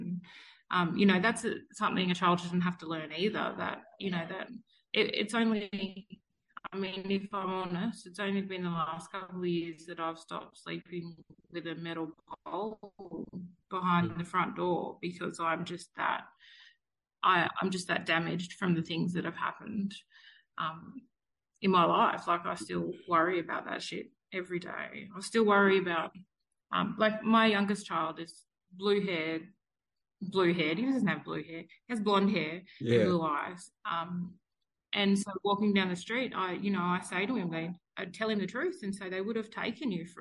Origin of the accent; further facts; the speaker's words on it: Armidale, New South Wales, Australia; also born or lived in Sydney; So I was born in Sydney, and we spent a little bit of time like in the inner west around Redfern in the 80s and stuff, and then went out to a little town called Armidale.